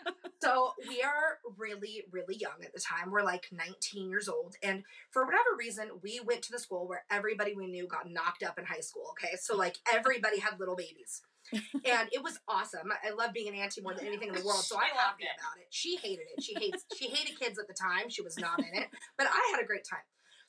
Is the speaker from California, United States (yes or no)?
yes; Cupertino, California, United States; We grew up in Cupertino, California, like, super nice